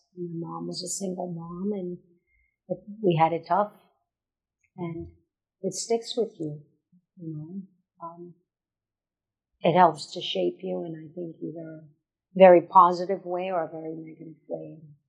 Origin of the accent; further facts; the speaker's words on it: Nassau, New Providence, Bahamas; I grew up here in Nassau, and I grew up on Quaco Street. It was my mother, myself, and my sister, my older sister